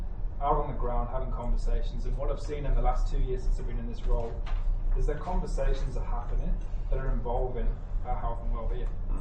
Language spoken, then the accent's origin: English; England, United Kingdom; As an Englishman, I'll...